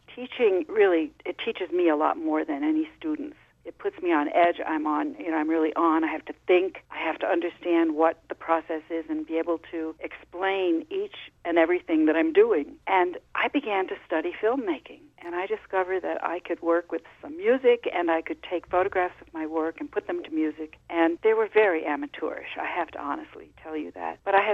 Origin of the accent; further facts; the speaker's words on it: New York, United States; I can remember as a child growing up in the Adirondack Mountains, where we have hundreds of lakes and mountains and wonderful landscapes.